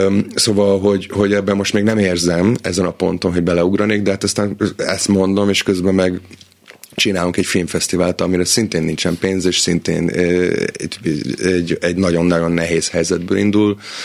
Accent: United States; azért Amerikában nőttem föl, tehát egészen gyerekkorom óta vágyom vissza

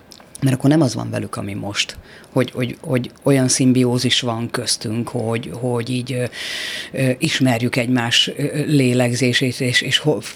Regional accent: Debrecen, Hajdú-Bihar, Hungary; Apukám elköltözött Debrecenből, mert ugye én debreceni vagyok

